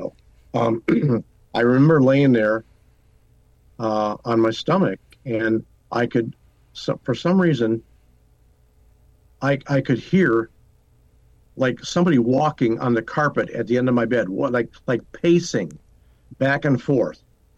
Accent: Detroit, Michigan, United States; I'm from Detroit. I grew up in Detroit.

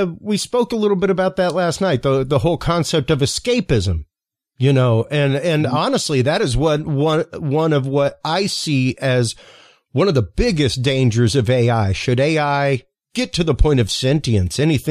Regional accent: Louisiana, United States; I'm Cajun. Cajun is one of the only cultures indigenous to right here, America.

